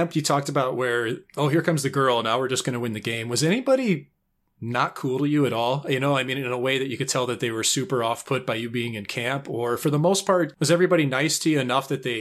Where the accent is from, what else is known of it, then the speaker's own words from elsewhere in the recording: St. Louis, Missouri, United States; And I was from St. Louis, where nobody had ever played in the NHL before.